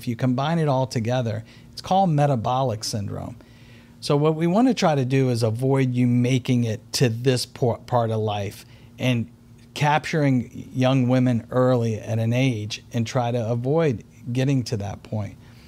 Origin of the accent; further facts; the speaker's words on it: Richmond, United States; also born or lived in New York; I was born and raised in Richmond, but I trained in New York.